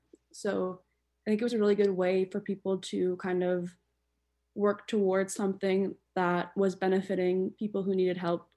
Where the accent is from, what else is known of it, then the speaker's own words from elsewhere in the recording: Toronto, Ontario, Canada; I'm from Toronto. I'm a fifth year at McGill.